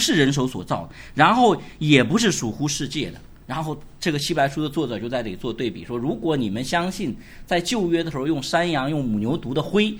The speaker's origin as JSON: {"language": "Chinese", "country": "China", "said": "我们中国人有很多问题，出问题都是因为分得不清楚。"}